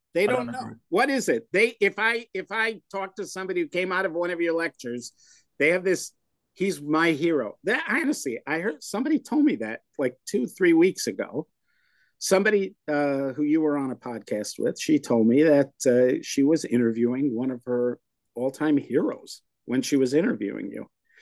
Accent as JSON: {"language": "English", "town": "Milwaukee", "region": "Wisconsin", "country": "United States", "said": "I am from Milwaukee, Wisconsin. I am proud of it."}